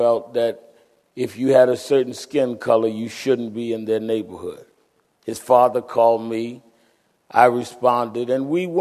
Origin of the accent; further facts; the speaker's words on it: Brooklyn, New York, United States; Actually, I was born and raised in Brooklyn and started preaching very young.